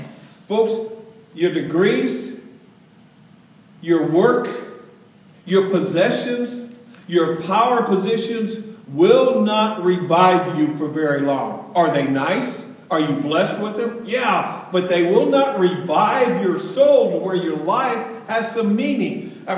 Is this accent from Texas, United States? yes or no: yes; Texas, United States; And see, I grew up in Texas, South Texas, where it was just as hot as blazes.